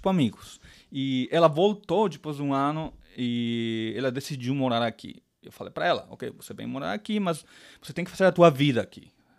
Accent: Ecuador; now in United States; Ok, eu sou do Equador. Pra quem não conhece, o Equador é um país bem pequeno na Sul-América, pertinho do Peru e da Colômbia.

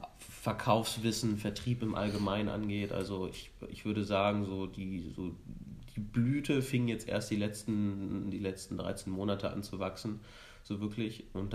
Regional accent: Rinteln, Lower Saxony, Germany; bin ich schon durch meine Heimatstadt, durch Rinteln da gedümpelt

